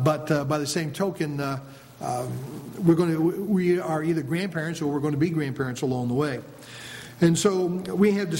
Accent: West Lebanon, New Hampshire, United States; born there; I'm waiting for them to kind of search the records down there in West Lebanon because I was born in New Hampshire.

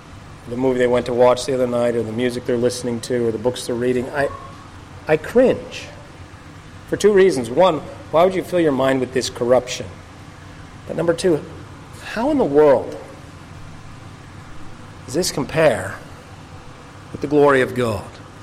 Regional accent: Canada; because I come from Canada.

